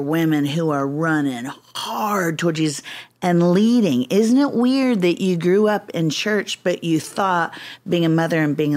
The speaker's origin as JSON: {"language": "English", "region": "the South", "country": "United States", "tie": "born or raised there", "said": "because when I was younger and I grew up in the South, there was that stereotype of kind of the Ozzie and Harriet and it looked a certain way."}